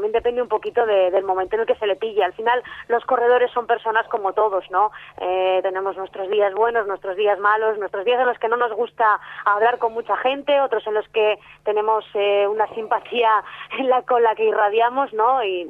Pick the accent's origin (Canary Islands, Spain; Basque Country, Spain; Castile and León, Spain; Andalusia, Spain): Basque Country, Spain; la mayoría somos vascos, los que estamos en los medios de comunicación especializados en ciclismo